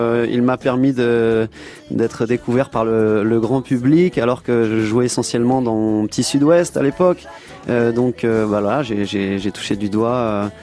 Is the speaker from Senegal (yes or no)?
yes; Senegal; also born or lived in Bamako, Mali / Guadeloupe; Moi, j'ai grandi d'abord au Sénégal, ensuite au Mali, à Bamako, et puis je suis parti vivre en Guadeloupe jusqu'à l'âge de 23 ans.